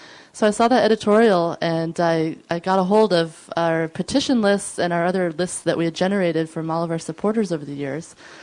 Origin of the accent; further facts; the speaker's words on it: Vermont, United States; And that, you know, we're from Vermont, and so you might think, oh, that was really easy to get the town council on board.